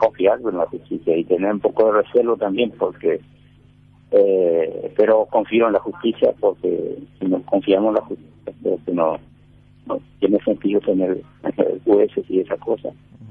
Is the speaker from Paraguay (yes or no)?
yes; Paraguay; como paraguayo